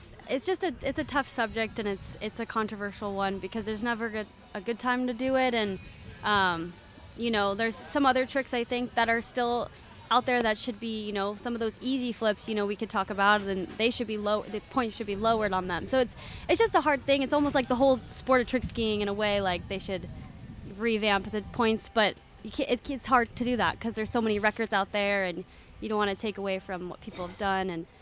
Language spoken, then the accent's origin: English; Arizona, United States; I'm from Arizona, but I did go to Rollins College.